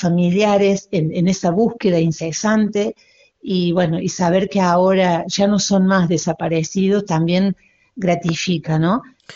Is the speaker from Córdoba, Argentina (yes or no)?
yes; Córdoba, Argentina; en eso también nosotros como argentinos tenemos que enorgullecernos y también como cordobeses